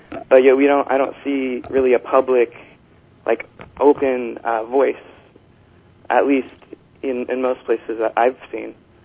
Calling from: Portland, Oregon, United States; I'm calling from Portland, Oregon.

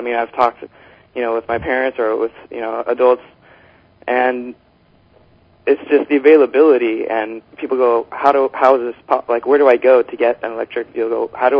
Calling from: Portland, Oregon, United States; I'm calling from Portland, Oregon.

